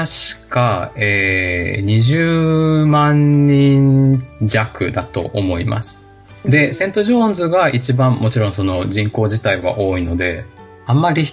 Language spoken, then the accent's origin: Japanese; Kitakyushu, Fukuoka, Japan; also born or lived in Shimabara, Nagasaki / Shimonoseki, Yamaguchi; 育ちは、北九州と下関で、で大学は東京に行きました。